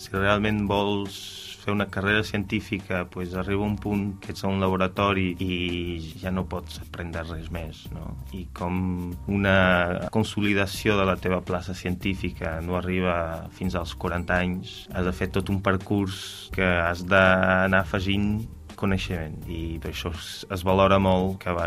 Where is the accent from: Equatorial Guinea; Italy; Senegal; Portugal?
Portugal; Catalan is a second language; also born or lived in Angers, France; Soc portuguès, vaig fer la carrera de biologia a Portugal, després vaig anar a França, a Angers